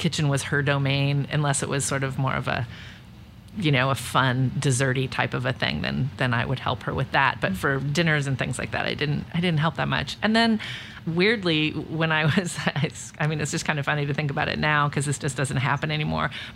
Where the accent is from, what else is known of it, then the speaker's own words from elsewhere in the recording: Menlo Park, California, United States; I grew up in Menlo Park, California, which is now known as home of Meta and Facebook.